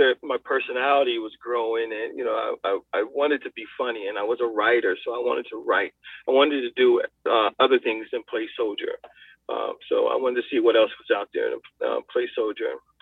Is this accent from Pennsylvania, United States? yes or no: yes; Philadelphia, Pennsylvania, United States; I grew up in the Philadelphia area.